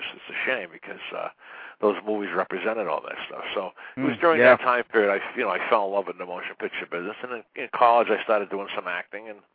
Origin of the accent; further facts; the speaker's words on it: Everett, Massachusetts, United States; I'm originally from Everett, Massachusetts. It's a little city outside of Boston. It's mostly, at the time when I was there, it was Sicilian Irish Catholics